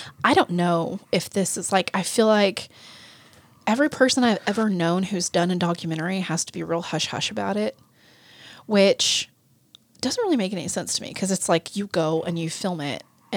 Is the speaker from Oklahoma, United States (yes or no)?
yes; Ada, Oklahoma, United States; There's Henrietta, Maysville, and Ada, which Ada is my hometown.